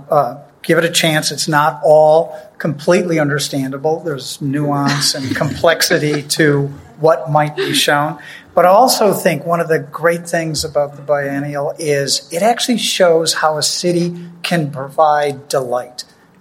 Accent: Chicago, Illinois, United States; as a Chicagoan, I think we're always a little concerned that Chicago might be, you know, sort of attacked a little too much.

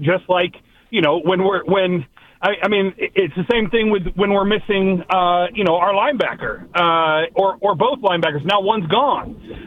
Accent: Oakland, California, United States; I'm born and raised in Oakland. I grew up a Raider fan.

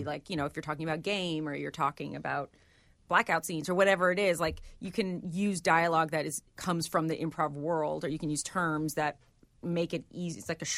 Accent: Massachusetts, United States; I grew up in Western Massachusetts.

